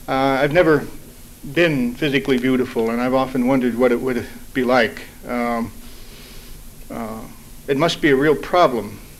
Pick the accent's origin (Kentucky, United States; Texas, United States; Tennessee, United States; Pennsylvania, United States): Pennsylvania, United States; accent: Western Pennsylvania, cum Ohio, cum California, cum Georgia country accent; also born or lived in Ohio / California / Georgia; And I'm going to affect my country accent, which is Western Pennsylvania, cum Ohio, cum California, cum Georgia.